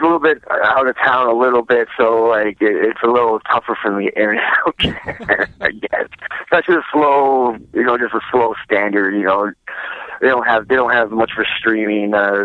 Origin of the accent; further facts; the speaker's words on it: Midwest, United States; I know I grew up in the Midwest, you know, and we've got our first snowstorm up here today.